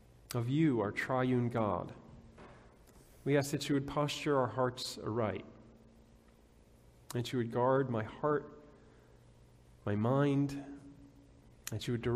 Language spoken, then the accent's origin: English; Midwest, United States; Well, I grew up in the Midwest.